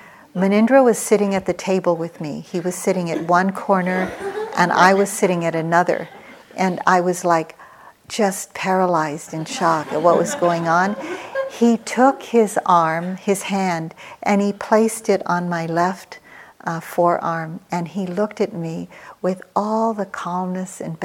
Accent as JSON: {"language": "English", "country": "Philippines", "moved": "as an adult", "lives_now": "United States", "said": "I came to America with three small children as a single parent. I came from the Philippines."}